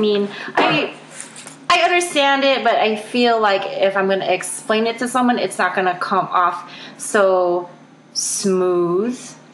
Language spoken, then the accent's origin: English; California, United States; I'm 35 from the Bay Area.